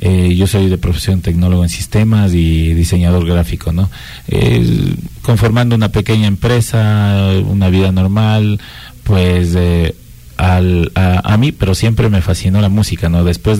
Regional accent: Loja, Ecuador; para todo el Ecuador, para mi tierra querida Loja, y pues para todos aquellos que han dejado esta hermosa tierra que es el Ecuador y que se encuentra lejos.

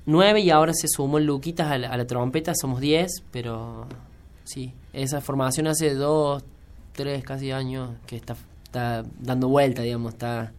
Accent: Argentina; born there; porque somos personas que nacimos en Argentina

